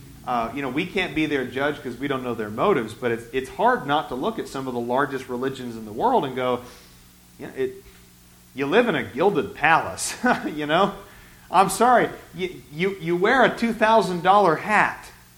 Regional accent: Beaverton, Oregon, United States; Almost everybody who I talk to who comes as a visitor to Monte Vista or back in Abilene or where I grew up in Beaverton, if you are a church that is teaching truth, you're not going to keep everybody.

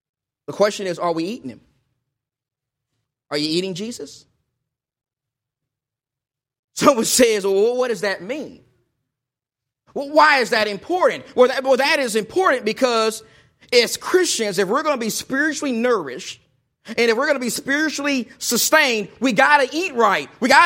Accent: Texas, United States; I'm from Texas, and in Texas, especially East Texas, one of the things that people love is they love their Dallas Cowboys. I mean, it was terrible growing up in East Texas.

